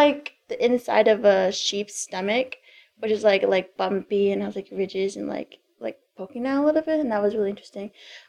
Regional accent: United States; And I am a woman from the Diné tribe, the Navajo tribe.

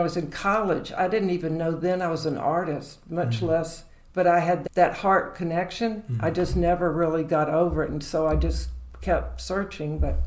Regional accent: Atlanta, Georgia, United States; I was born in Atlanta as

